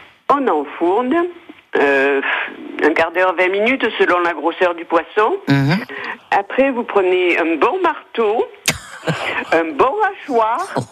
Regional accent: Provence-Alpes-Côte d'Azur, France; moi je suis provençale et on a toujours dit le loup.

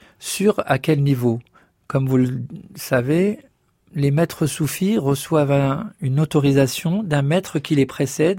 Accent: Paris, Île-de-France, France; Et j'ai grandi à Paris, hein, juste pour vous situer, dans le 11e arrondissement.

